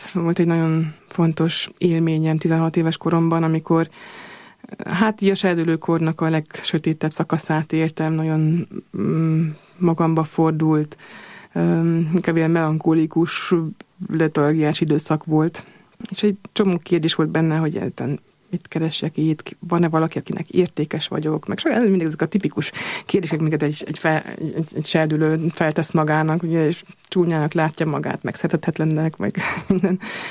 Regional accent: Munich, Bavaria, Germany; Münchenben, van egy nagyon erős, élő magyar közösség, a müncheni magyar közösség, és hát abban nőttem fel igazából, már két-három éves koromtól fogva, ahol jártam magyar iskolába

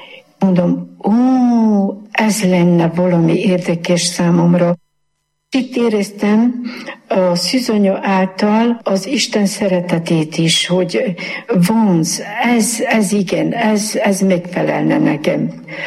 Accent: Magyarpolány, Veszprém County, Hungary; born there; Magyar Polányba születtem 1938-ban. Hatan vagyunk testvérek

